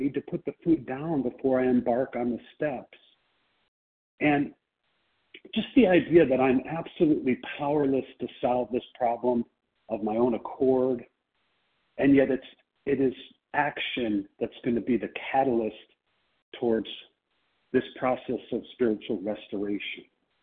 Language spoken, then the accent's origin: English; Chicago, Illinois, United States; I am from Chicago